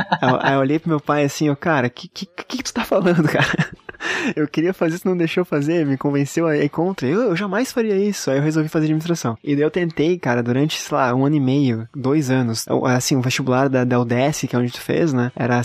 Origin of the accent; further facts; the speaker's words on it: Florianópolis, Santa Catarina, Brazil; also born or lived in Curitiba; 33 anos também, que nem o Schmidt. Nasci em Curitiba, moro em Floripa desde pequeno, então meu sotaque é mais aqui do que de Curitiba, bem mais.